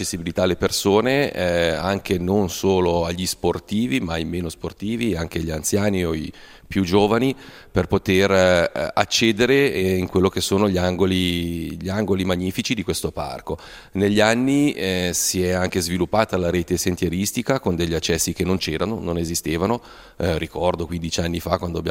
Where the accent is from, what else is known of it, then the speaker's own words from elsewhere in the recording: Novazzano, Ticino, Switzerland; Sì, fa parte un po' del parco giochi della mia infanzia, essendo cresciuto, nato e cresciuto a Novazzano.